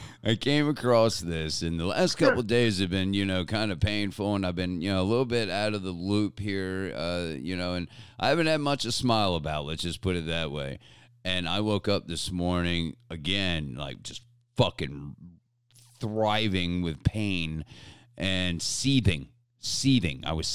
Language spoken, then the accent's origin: English; Maryland, United States; I grew up on the East Coast out in Maryland